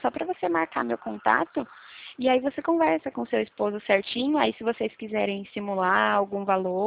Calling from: São Paulo, Brazil; Eu falo aqui de São Paulo, do interior de São Paulo

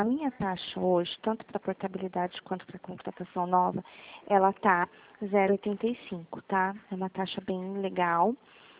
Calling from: Dracena, São Paulo, Brazil; Eu falo aqui de Dracena

